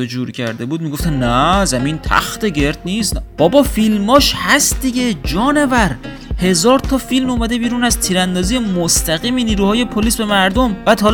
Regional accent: Babolsar, Mazandaran, Iran; مثلا همین شهر خودمون، شهر بنده بابلسر،

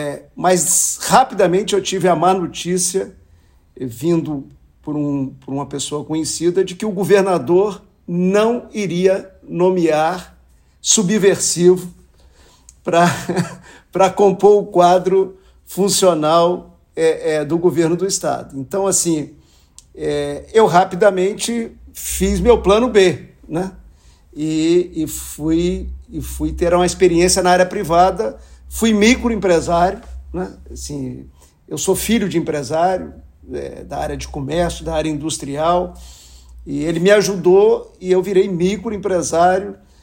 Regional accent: Guaçuí, Espírito Santo, Brazil; born there; a turma da cidade que eu nasci em Guaçuí, no Caparaó, é divisa do Espírito Santo com Minas Gerais

